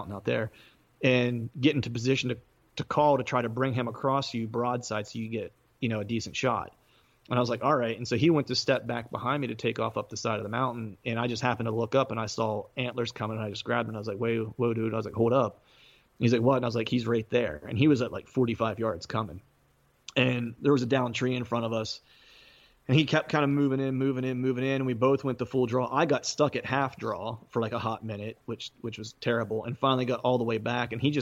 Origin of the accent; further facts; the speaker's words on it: Pennsylvania, United States; now in Philadelphia, United States; Yeah, South Central Pennsylvania. I live in Eastern PA now, just in the suburbs of Philadelphia.